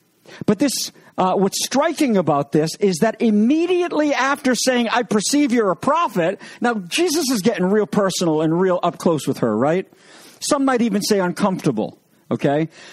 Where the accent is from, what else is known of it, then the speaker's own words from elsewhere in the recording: New England, United States; Now, I am from New England, so I'm not feeling charitable at all.